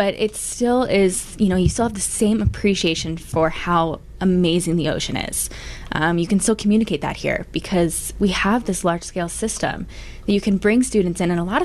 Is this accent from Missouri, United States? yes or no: no; Tucson, Arizona, United States; I grew up pretty much in Tucson since I was 7, so went to elementary school, middle school, and high school here, and then decided to go to the U of A.